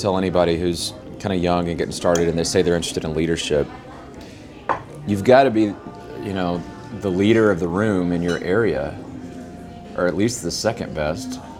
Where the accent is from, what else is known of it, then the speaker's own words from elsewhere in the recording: Texas, United States; But I'm from West Texas, and out there those cars aren't worth anything in a cotton field